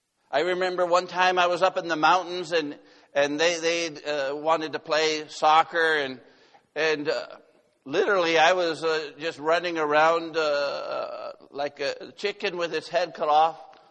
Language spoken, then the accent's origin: English; Laredo, Texas, United States; My mom is Mexican. I grew up in Laredo, Texas. I grew up more with my family in Mexico than here in the United States.